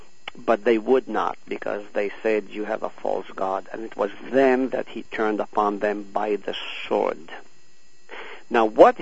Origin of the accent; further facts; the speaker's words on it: Palestine; I am from Palestine. I'm fluent in Arabic as well as Hebrew as well as Greek. I do not speak Greek, but I read Greek and I translate Greek.